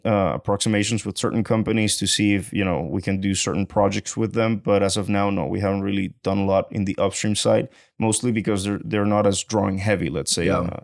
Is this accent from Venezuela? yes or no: yes; Venezuela; moved away as an adult; now in Houston, United States; I'm originally from Venezuela, and I came to Houston in the year 2011 just to go to school.